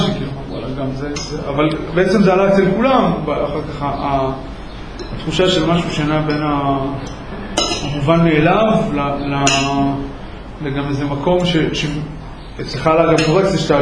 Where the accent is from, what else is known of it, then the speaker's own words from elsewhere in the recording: Kiryat Arba, Judea and Samaria Area, Israel; אני גדלתי כילד בקריית ארבע